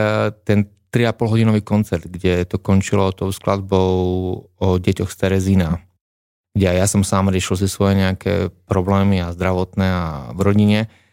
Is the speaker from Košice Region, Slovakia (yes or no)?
yes; Košice, Košice Region, Slovakia; Košice sú moje rodné mesto